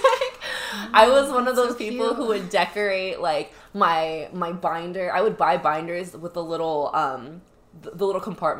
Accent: California, United States; now in San Diego, United States; Yeah, so I'm a Southern California girl, yes. born and raised. I am from Orange County, I recently moved to San Diego, like, mm-hmm. about a year ago, and that's yeah. where I'm currently based.

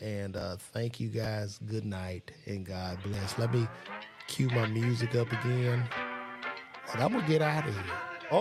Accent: Chicago, Illinois, United States; but I grew up in Chicago, yeah. And I come from a blue collar environment

